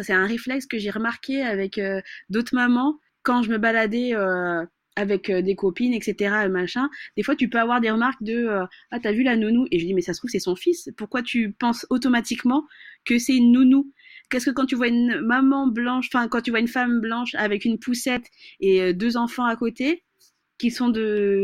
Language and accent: French; Madagascar; je suis malgache